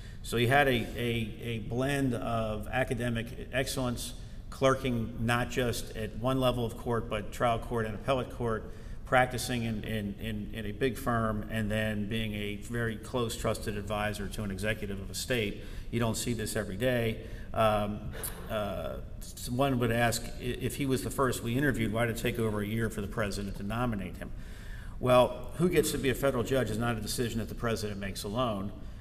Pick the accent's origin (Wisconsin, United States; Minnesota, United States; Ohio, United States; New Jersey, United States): New Jersey, United States; well, I'm also from New Jersey, and I want to get that out of the way.